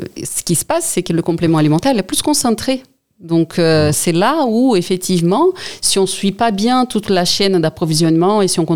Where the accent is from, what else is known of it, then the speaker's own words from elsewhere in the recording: Brazil; moi, je suis brésilienne. Au Brésil, on a peu des compléments alimentaires à marque.